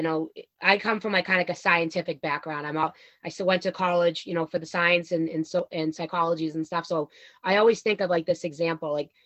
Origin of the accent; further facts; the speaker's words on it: Stoneham, Massachusetts, United States; I grew up in Stoneham, which is a small little suburb about 10 minutes north of Boston. And, you know, I grew up with, you know, both parents, no alcoholism in my family. They both immigrated from Italy.